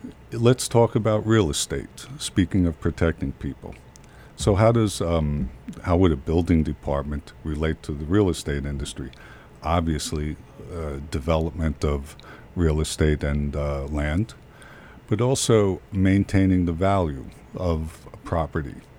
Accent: New Jersey, United States; So the short story is I grew up in New Jersey. Born in Hoboken, lived in Newark, New Jersey, right after the riots.

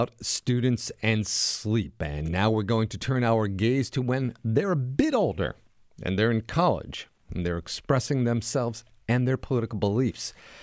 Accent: New York, United States; I remember the riots at Columbia University and in Central Park and, growing up in New York.

